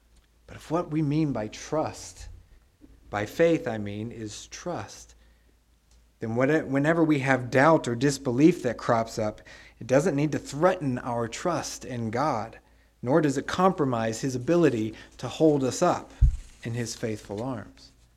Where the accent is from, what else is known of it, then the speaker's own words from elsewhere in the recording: Texas, United States; Now, I love to swim, especially growing up in Texas. It is hot.